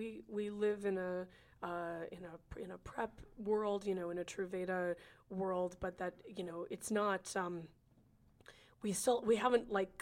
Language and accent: English; California, United States; I'm from California, so I have like a high tolerance for like a certain kind of like